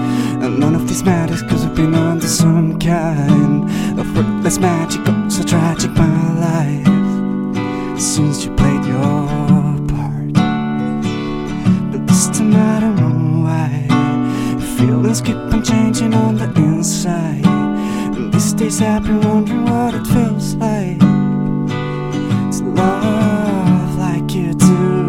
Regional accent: Madrid, Community of Madrid, Spain; I'm from Spain

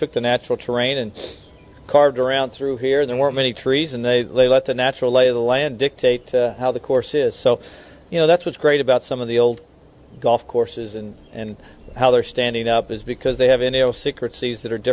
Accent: Kansas City, Missouri, United States; And I think it's great to come back to the Midwest. I was born and raised in Kansas City.

